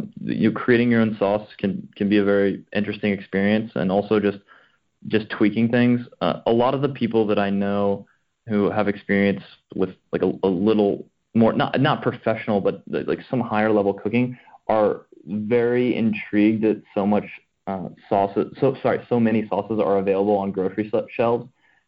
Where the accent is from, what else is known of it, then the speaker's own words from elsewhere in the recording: Lexington, Kentucky, United States; also born or lived in Florida; Yeah, I'm from Lexington, Kentucky.